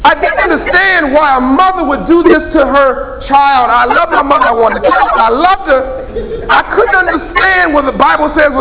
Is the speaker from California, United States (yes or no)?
yes; Compton, California, United States; I grew up in Compton, California, South Central LA. So I'm in Compton, I'm 10 years old